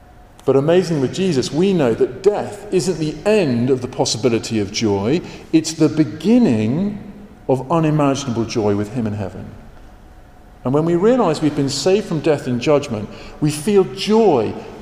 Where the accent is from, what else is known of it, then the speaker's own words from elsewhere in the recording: Australia; I grew up in Australia on a sheep farm surrounded by men that fought in World War II.